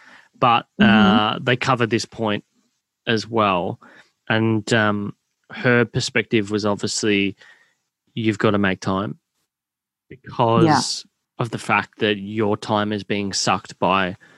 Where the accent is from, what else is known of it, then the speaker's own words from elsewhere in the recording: Victoria, Australia; Again, growing up in the Bayside area, although we're in East Melbourne now